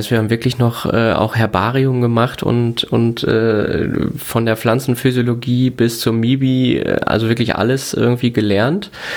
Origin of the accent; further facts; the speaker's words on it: North Rhine-Westphalia, Germany; Ich komme also aus Westfalen oder aus dem Münsterland ursprünglich.